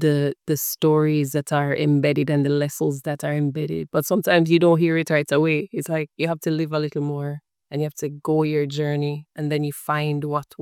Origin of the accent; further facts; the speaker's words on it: Westmoreland, Jamaica; So I grew up in West Rand, which is known for Negril, which is the beach side. But I grew up in the hills, closer to the St. Elizabeth border. So very, very rural community, a community of farmers